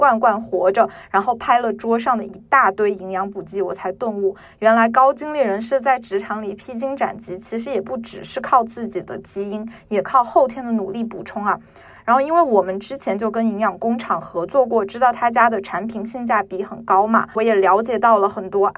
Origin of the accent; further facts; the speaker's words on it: Sichuan-Chongqing, China; 因为我是川渝人嘛，所以我其实平时吃的还挺重油重盐的